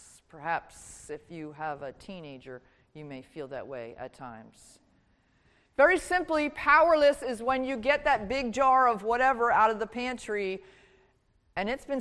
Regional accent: New Jersey, United States; I grew up in South Jersey, so sorry.

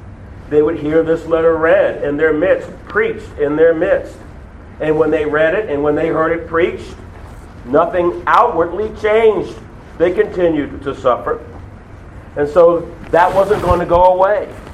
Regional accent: United States; because I'm an American and I like my nice things.

